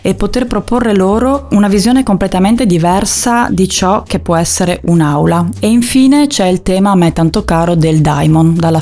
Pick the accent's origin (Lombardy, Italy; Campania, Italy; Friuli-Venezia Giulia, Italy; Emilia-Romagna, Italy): Friuli-Venezia Giulia, Italy; Da buona friulana, parto da una base di timidezza